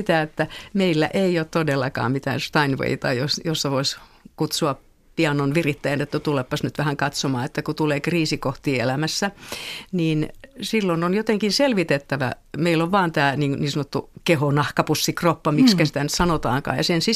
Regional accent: Lohja, Uusimaa, Finland; vietin sota-aikani Lohjalla. Ja siellä oli tämä lapsuuteni Lohjalla

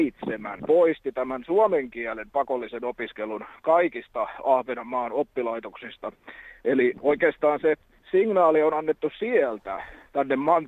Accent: Häme, Finland; Mä oon ihan täältä Hämeestä.

